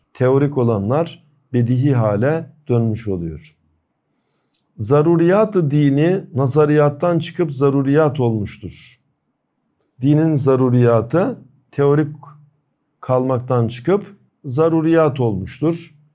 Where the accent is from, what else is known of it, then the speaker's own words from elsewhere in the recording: Gördes, Manisa, Turkey; Mesela benim köyüm Manisa'nın Gördes ilçesinin bir köyü.